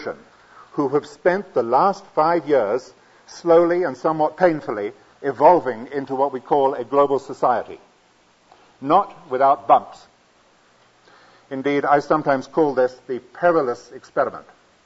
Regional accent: United Kingdom; I am British, I speak in English, and let's say I minister in England

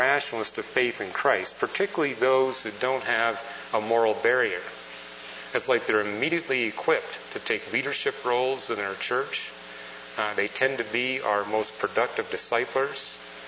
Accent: Canada; now in United States; I'm from Canada.

